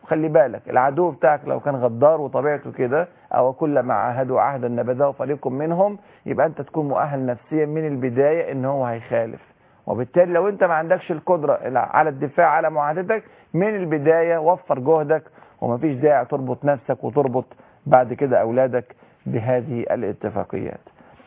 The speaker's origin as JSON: {"language": "Arabic", "country": "Egypt"}